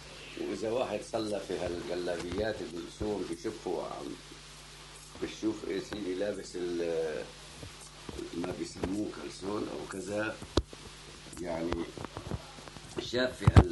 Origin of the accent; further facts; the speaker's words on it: Aleppo, Aleppo Governorate, Syria; هذا شيء ناس كثير عندنا في حلب هيك صاير